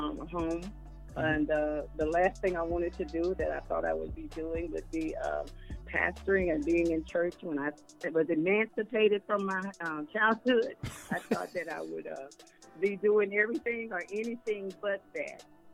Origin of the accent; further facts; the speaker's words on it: Houston, Texas, United States; now in Atlanta, United States; I'm originally from Houston, Texas.